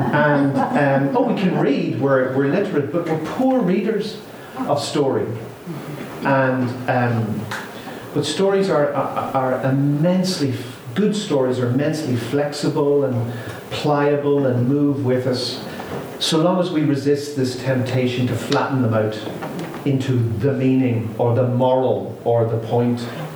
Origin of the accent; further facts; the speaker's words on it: Northern Ireland, United Kingdom; and I'm from Northern Ireland